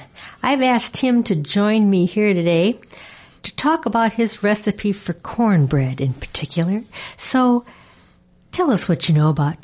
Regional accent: Wisconsin, United States; now in Iowa, United States; Yeah, cornbread is something that I came to actually after I moved to Iowa. I grew up in Wisconsin

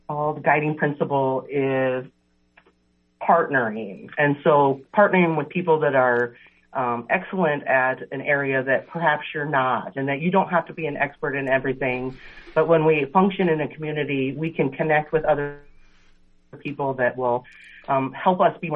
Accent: Iowa, United States; Well, I am proud to say that I am an Iowa native born and raised.

